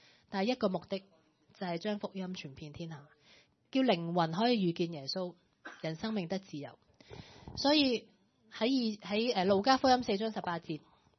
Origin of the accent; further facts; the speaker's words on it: China; 即係我覺得呢個係我哋中國人呢一個好優良嘅優點啦